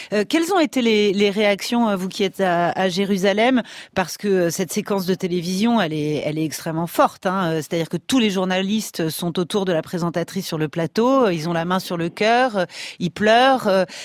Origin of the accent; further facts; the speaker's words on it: France; vu de chez nous en France